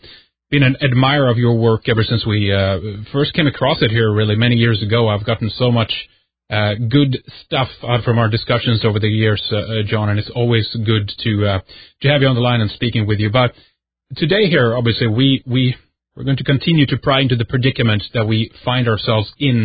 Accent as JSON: {"language": "English", "country": "Sweden", "said": "This is Red Eyes Radio, and … from Sweden."}